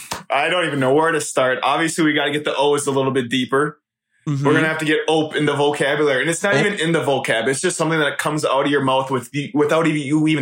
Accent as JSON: {"language": "English", "region": "Minnesota", "country": "United States", "said": "I was like, I am not supposed to show that I'm that Minnesotan this early on, but I did."}